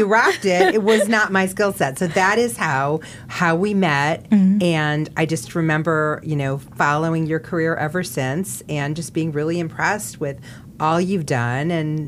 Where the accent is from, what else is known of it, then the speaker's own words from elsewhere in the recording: Chicago, Illinois, United States; moved away as an adult; now in Las Vegas, United States; No, Vegas is not my hometown. I am a transplant from somewhere else. Okay. I moved here from the Midwest.